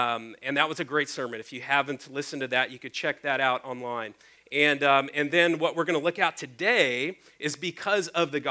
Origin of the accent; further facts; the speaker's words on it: the South, United States; I was raised in this area, I was raised in the South.